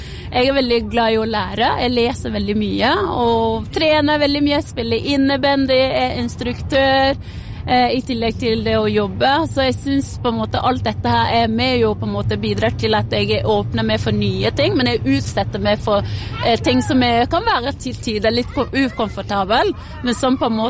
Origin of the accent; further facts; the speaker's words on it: Nordfjordeid, Vestland, Norway; Jeg Nordfjording, så fra Nordfjordeid.